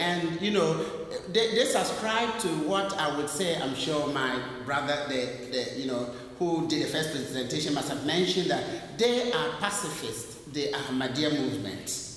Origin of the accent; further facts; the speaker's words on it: Ghana; Yes, I'm from Ghana.